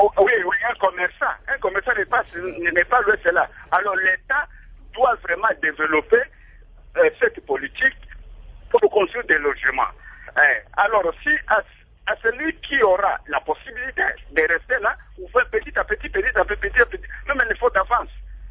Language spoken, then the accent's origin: French; Bandundu, Kwilu, DR Congo; là chez nous, à Bandundouville, tous les députés sont les locataires